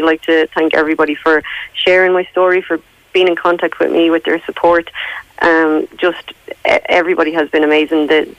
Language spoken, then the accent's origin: English; Ireland; also born or lived in Australia; I came home for good from Australia in December 2015. And the case was first heard in the courts in Ireland in March 2016.